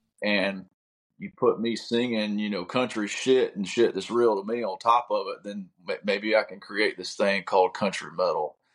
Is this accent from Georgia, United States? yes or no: yes; Georgia, United States; Growing up in Georgia, the 90s, heavily influenced by that.